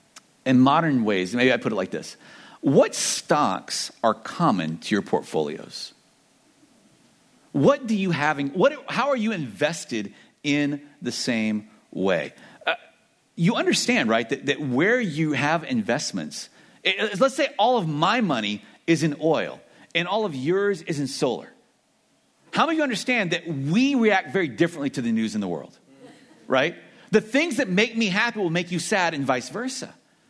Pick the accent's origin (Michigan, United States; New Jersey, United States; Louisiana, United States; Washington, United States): Louisiana, United States; Y'all, I'm from Louisiana. I'm allowed to say y'all.